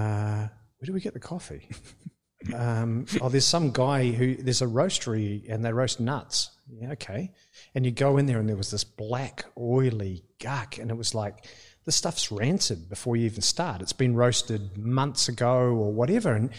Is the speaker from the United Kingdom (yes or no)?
no; New Zealand; Today I was very proud as a New Zealander that we won the America's Cup.